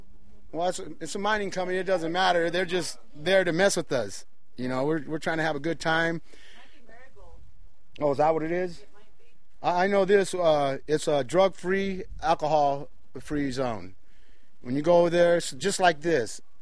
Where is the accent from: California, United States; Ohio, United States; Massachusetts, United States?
California, United States; When I first came through there years ago, I'm from California, you know, and I'm spoiled, you know.